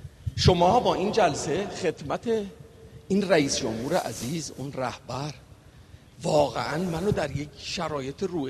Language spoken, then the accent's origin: Persian; Iran; دوست دارم بگم از ایران میام اول.